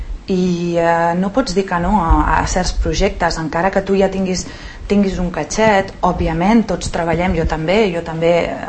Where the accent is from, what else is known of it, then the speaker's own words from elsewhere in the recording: Sant Cugat del Vallès, Catalonia, Spain; sóc filla de Sant Cugat i m'he criat aquí, tinc el poble realment molt, molt, molt, molt endins, me l'estimo moltíssim